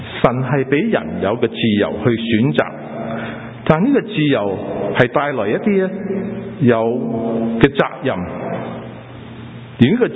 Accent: United States; 为什么我们美国人可以送我们的军队去这么多国家

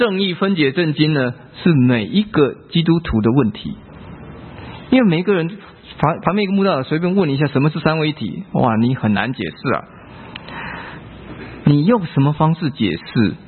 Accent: China; 第一个最严重遭殃的是我们中国人。我们中国人爱赌

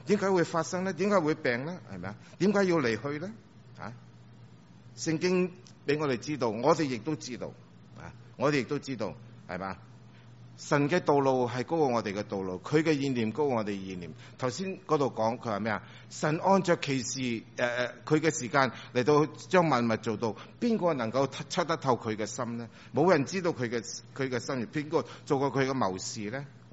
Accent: China; 我们食东西的文化，我们中国人是更加厉害，是不是？

